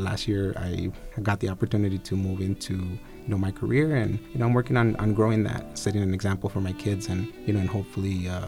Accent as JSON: {"language": "English", "town": "Hermosillo", "region": "Sonora", "country": "Mexico", "moved": "yes", "lives_now": "Tucson, United States", "said": "I'm originally from Hermosillo, Sonora. I am a first-generation immigrant here in Tucson, Arizona. I've been living in Tucson for most of my life. Been living here since the early 90s. Probably about 35 years I've been here."}